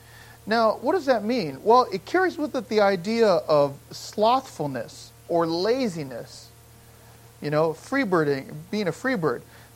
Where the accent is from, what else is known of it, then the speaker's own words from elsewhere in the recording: Gardena, California, United States; when we grew up in Gardena